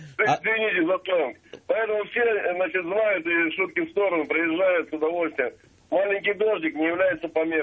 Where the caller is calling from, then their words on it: Saint Petersburg, Russia; я из Санкт-Петербурга.